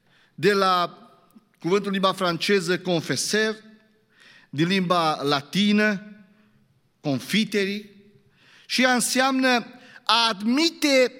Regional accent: Romania; M-am uitat în dicționarul limbii române mai întâi, pentru că suntem români

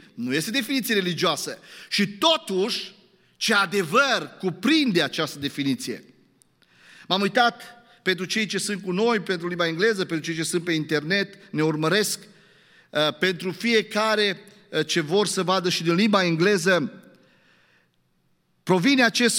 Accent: Romania; M-am uitat în dicționarul limbii române mai întâi, pentru că suntem români

